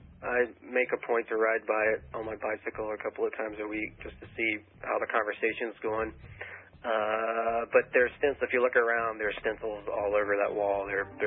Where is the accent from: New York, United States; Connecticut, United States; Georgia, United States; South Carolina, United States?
South Carolina, United States; I'm from South Carolina, you go to South Carolina